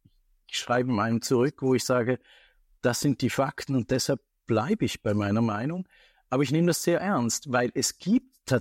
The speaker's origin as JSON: {"language": "German", "country": "Switzerland", "lives_now": "Vienna, Austria", "said": "Und plötzlich sage ich, ich bin doch Schweizer und jetzt mache ich hier ein Projekt."}